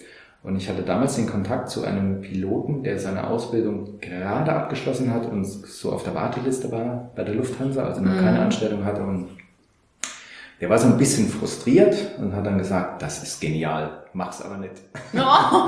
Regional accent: Saarland, Germany; hier bei uns im Saarland gibt es sehr viel Hütten- und Bergbauindustrie

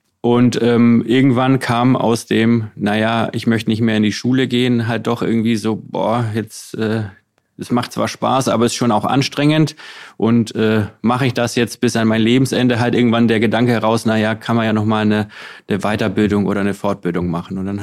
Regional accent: Giengen an der Brenz, Baden-Württemberg, Germany; Ich komme aus der Nähe, also zwischen Heidenheim und Ulm. So, das ist quasi so die Grenze zu Bayern, genau, aus der Ostalb, so ein bisschen Donaumoos, Brenztal, die Gegend. Also im Endeffekt, ich bin in Giegen geboren, wo die Teddybären herkommen, Steifbären.

